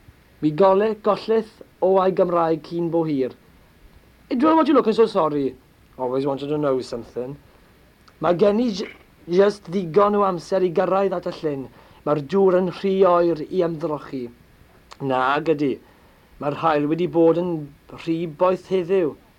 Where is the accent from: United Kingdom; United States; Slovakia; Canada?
United Kingdom; Port Talbot, Wales; I'm from Port Talbot, which is an industrial town in South Wales. There's a big steelworks there, which at the moment is becoming very run down due to lack of government funding.